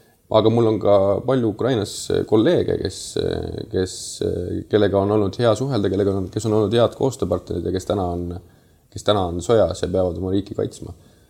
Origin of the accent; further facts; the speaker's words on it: Saare County, Estonia; kõik teadsid, et ma olen saarlane. Ma olen sündinud ja kasvanud seal. Ma olen elanud kogu oma siis lapsepõlve Saaremaal.